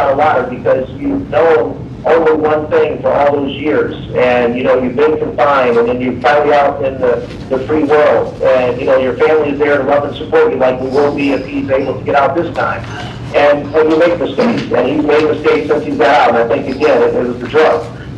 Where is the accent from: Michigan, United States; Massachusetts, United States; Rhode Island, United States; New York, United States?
Michigan, United States; Pontiac; we grew up together in Pontiac, Michigan